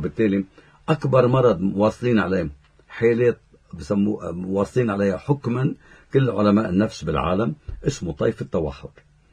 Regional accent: Lebanon; كان عندنا بلبنان

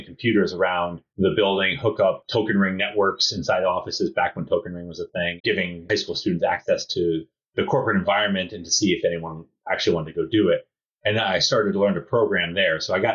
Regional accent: Thomaston, Connecticut, United States; also born or lived in Southbury; So I grew up in Connecticut, and I lived in Thomaston, Connecticut, which is near Bristol, which is where ESPN is. And then I moved to a town called Southbury, Connecticut, my freshman year of high school.

